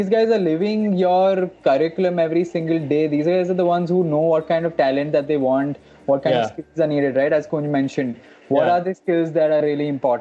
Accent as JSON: {"language": "English", "country": "India", "said": "Because as an Indian especially, I absorb entertainment very well more than learning."}